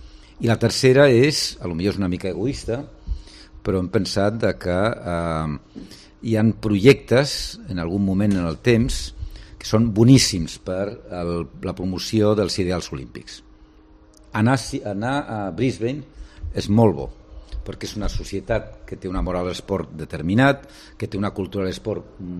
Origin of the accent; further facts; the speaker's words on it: Barcelona, Catalonia, Spain; now in Madrid, Spain; jo sóc català, barceloní, visc a Madrid des de fa 30 no sé quants anys, per tant, el corazón partido.